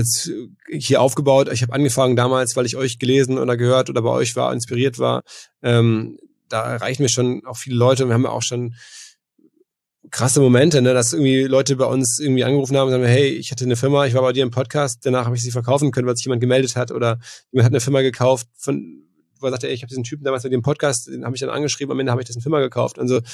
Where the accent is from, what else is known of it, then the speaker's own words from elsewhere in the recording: Germany; Ich bin halt aufgewachsen in Deutschland als Junge, als Fußballfan.